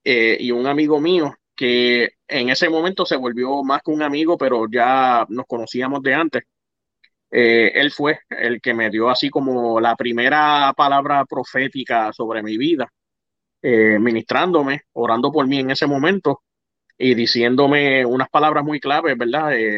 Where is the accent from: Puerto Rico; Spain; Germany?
Puerto Rico; Carolina; also born or lived in United States; Soy nacido en Carolina, entre Santurce y Carolina. Me crié, entonces desde chamaquito nos mudamos a Estados Unidos. Después yo regreso a Puerto Rico. Estuve un tiempo en Puerto Rico, ¿verdad?, hasta en mi adolescencia.